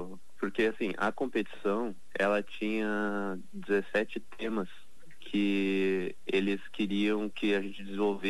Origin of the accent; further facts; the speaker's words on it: Porto Alegre, Rio Grande do Sul, Brazil; Na verdade, nós quatro, na verdade, somos de Porto Alegre.